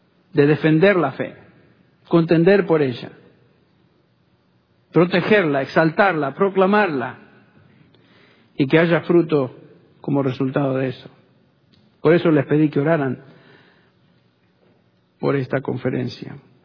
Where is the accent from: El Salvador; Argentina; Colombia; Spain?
Argentina; Yo recuerdo cuando era chico allá en Argentina